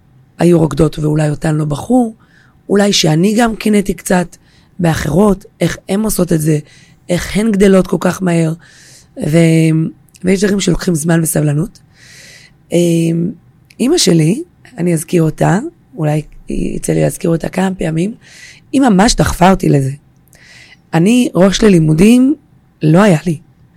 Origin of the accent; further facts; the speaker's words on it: Jerusalem, Jerusalem District, Israel; גרתי בירושלים, גדלתי בירושלים